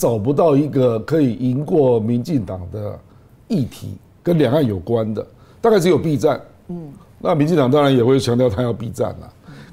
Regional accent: Taiwan; born there; 比如说我生在台湾啊，我当然是台湾人啊

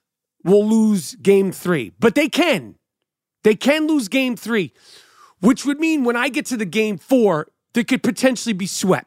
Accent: New York, United States; Now I'm a New Yorker.

